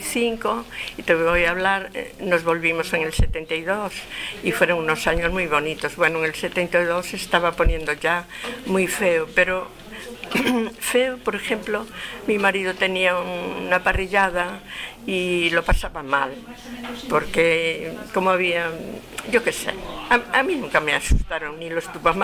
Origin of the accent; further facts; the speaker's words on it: Vilaboa, Galicia, Spain; also born or lived in Uruguay; Y de muy pequeñita me llevaron a vivir a Vilaboa. Estuve allí hasta los 17 años